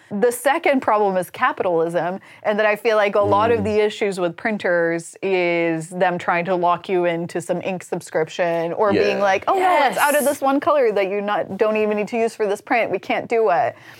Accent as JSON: {"language": "English", "country": "Sweden", "accent": "Swedish", "second_language": "English", "said": "Yes, but this is my actual accent. It is a Swedish accent, but it only comes out occasionally."}